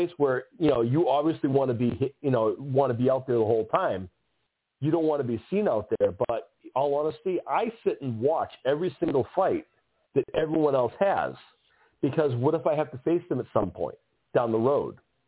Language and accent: English; Ireland; He's a tough guy, and he makes me proud of being Irish and stuff.